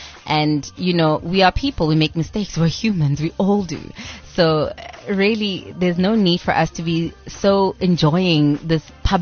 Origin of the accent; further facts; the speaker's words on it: South Africa; We're getting to the point where you as a South African person, you can't even start your own agriculture, anything, or manufacturing, nothing